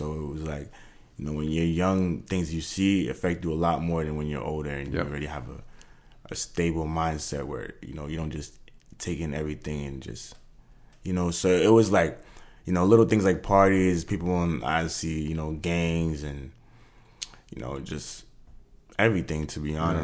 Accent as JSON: {"language": "English", "town": "Worcester", "region": "Massachusetts", "country": "United States", "tie": "born or raised there", "also_born_or_lived": "Cameroon", "second_language": "English", "said": "I'm 19 now. I grew up in Worcester, Massachusetts. You know, I wasn't born out here though. I was born in Cameroon. Being young when I moved to America was really like, you know, it made me fresh."}